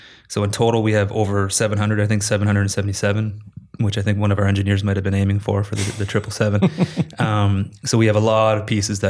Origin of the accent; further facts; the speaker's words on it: Ontario, Canada; I was born in Toronto, raised my whole life outside of Toronto, still live outside of Toronto. So I'm Torontonian